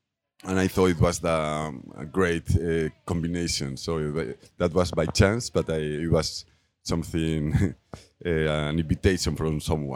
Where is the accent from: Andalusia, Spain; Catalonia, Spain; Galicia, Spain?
Galicia, Spain; English is a second language; So it was a village in Galicia, my hometown